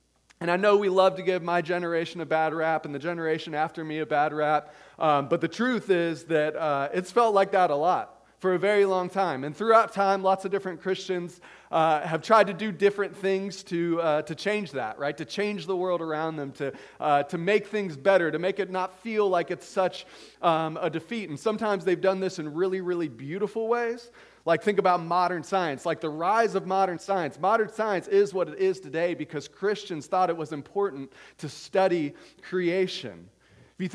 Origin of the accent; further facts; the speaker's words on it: Durham, North Carolina, United States; moved away; But once I moved away from Durham and got a little bit older, I stopped caring about basketball as much.